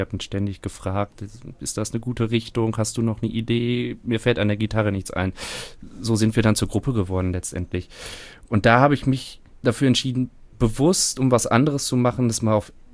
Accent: Bünde, North Rhine-Westphalia, Germany; in der Kleinstadt, ich komme aus Bünde

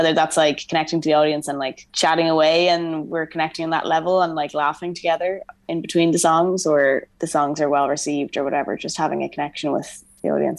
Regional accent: Dublin, Leinster, Ireland; Playing Button Factory last year, a venue in Dublin, because it's my hometown

